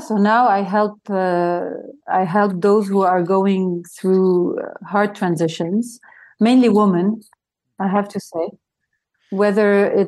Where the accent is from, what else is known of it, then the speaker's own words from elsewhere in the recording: France; also born or lived in Lebanon; So I grew up in France, and I'm Lebanese, and I grew up in France.